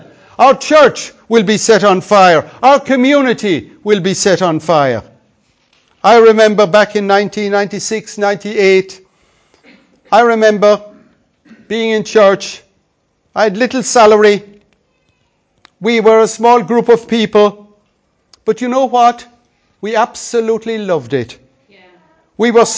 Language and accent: English; Puerto Rico; I was from Puerto Rico. There was no hope for me.